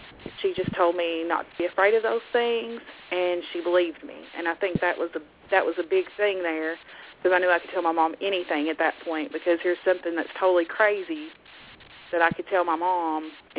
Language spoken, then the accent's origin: English; Kentucky, United States; I'm not like Holly in Dallas. I'm not from Virginia. I'm from Kentucky.